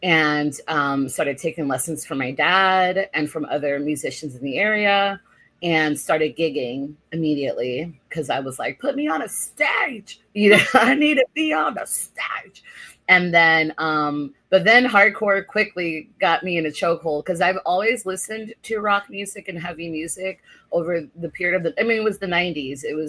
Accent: District of Columbia, United States; also born or lived in Brazil; Afro-Indigenous Brazilian. I'm Yoruba descendant. And I was born into a family of musicians. And I came to the U.S. in 1991. And I grew up in D.C. and that whole area.

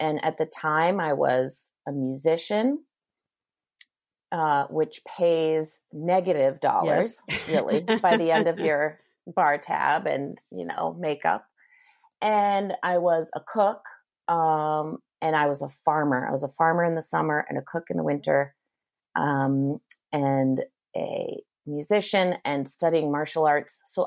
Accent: Cape Elizabeth, Maine, United States; So I grew up in Southern Maine, on the coast of Southern Maine, in a town called Cape Elizabeth, where I now still live and where I now still hold my retreats and Rockstar Camp.

